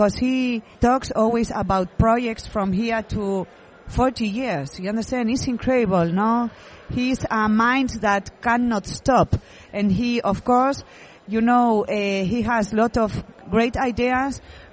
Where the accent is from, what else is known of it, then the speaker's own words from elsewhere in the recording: San Sebastian, Basque Country, Spain; English is a second language; I was born in San Sebastian, and I grew up very close to the restaurant.